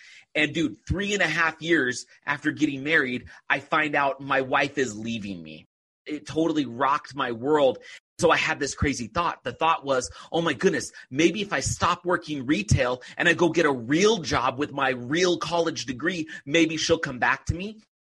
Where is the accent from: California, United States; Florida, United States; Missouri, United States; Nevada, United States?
California, United States; I grew up in California, just right outside of Oakland. And I just grew up like a normal kid.